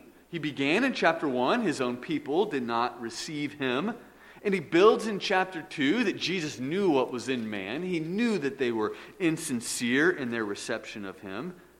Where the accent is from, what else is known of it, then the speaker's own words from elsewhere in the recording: Atlanta, Georgia, United States; also born or lived in Texas; I like to tell people that I'm from Atlanta. I spent 26 years in Atlanta and most of my life there, even though I was actually born in Texas. And I spent the early years of my life there in Texas.